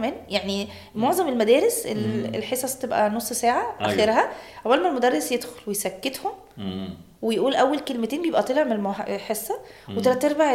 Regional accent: Egypt; يعني الاكل محور حياتنا كمصريين، ليه جزء كبير من حياتنا

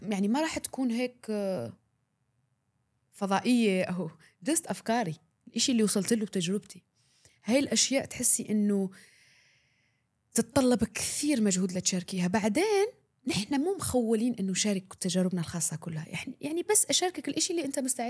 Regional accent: Algeria; مثلا نحن عندنا بالجزائر

